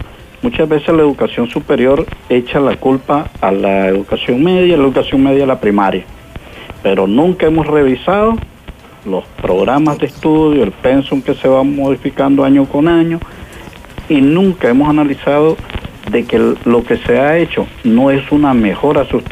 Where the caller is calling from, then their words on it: Managua, Nicaragua; Soy nicaragüense, 30 años en educación primaria, secundaria y superior.